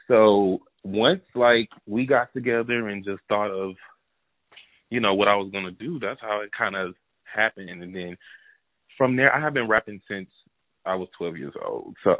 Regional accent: Houston, Texas, United States; I'm from Houston, Texas

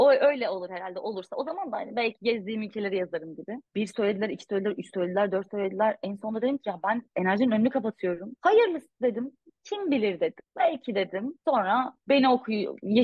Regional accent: Istanbul, Turkey; Ben İstanbul'da bir apartman dairesinde büyüdüm. Annem dışarı çıkmamıza bile izin vermezdi. Çok tehlikeli bir yerde. Ok meydanında büyüdüm ben yani.

